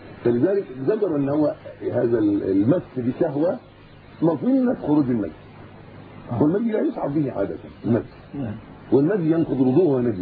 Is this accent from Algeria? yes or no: no; Egypt; حتى عندنا في مصر وفي غيره في كل مكان